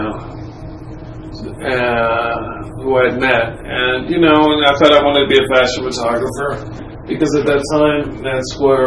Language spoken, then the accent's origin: English; California, United States; also born or lived in Detroit; I was a middle class kid coming out of Detroit, growing up in California. Important that I grew up in California